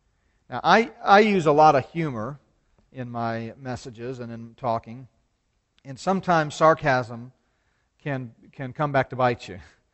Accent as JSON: {"language": "English", "region": "Texas", "country": "United States", "said": "I said, \"Listen, I'm from Texas, you know."}